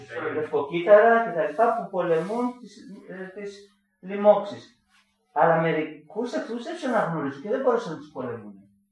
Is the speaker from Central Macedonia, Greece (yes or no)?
yes; Edessa, Central Macedonia, Greece; Είμαι παιδί μιας τρίτεκνης οικογένειας, το μικρότερο παιδί, και μεγάλωσα στην Έδεσσα.